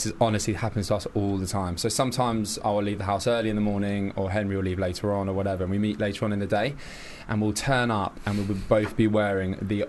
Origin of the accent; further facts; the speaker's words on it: Cambridge, East of England, United Kingdom; now in London, United Kingdom; Only Cambridge. So we're southern fairies. So not far away, but we love London